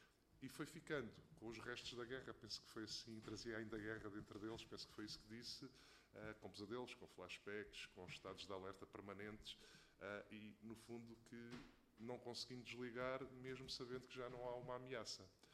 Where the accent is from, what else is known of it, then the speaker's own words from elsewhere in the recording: Portugal; também somos portugueses